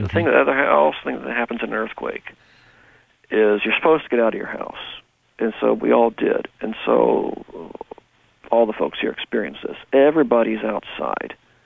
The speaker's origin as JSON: {"language": "English", "region": "Midwest", "country": "United States", "tie": "born or raised there", "said": "I grew up in the Midwest, and so I've experienced going down to the basement, the cellar for a tornado, thunderstorms, and that kind of thing"}